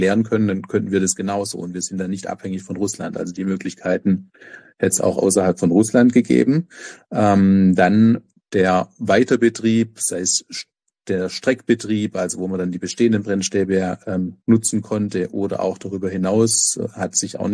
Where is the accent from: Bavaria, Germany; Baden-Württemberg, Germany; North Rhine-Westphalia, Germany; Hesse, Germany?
Baden-Württemberg, Germany; jetzt Big Neckar Westheim in Baden-Württemberg, ganz in der Nähe meiner Heimat.